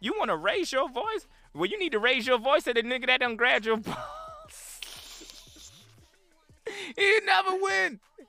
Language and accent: English; Chicago, Illinois, United States; I grew up in Cabrini Green, Chicago.